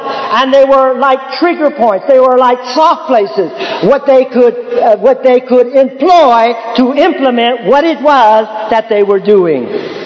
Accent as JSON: {"language": "English", "country": "United States", "said": "He was from Europe and I was from the States."}